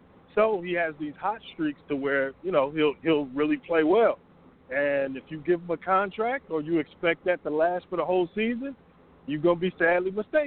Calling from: Atlanta, Georgia, United States; I'm in Atlanta.

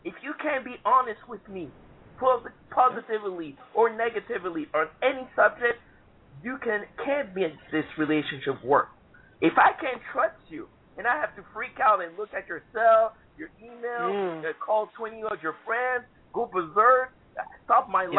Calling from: New York, United States; I'm calling all the way from New York.

